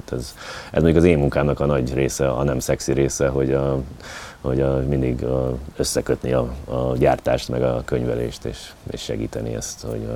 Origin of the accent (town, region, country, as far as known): United States; born or raised there; now in Hungary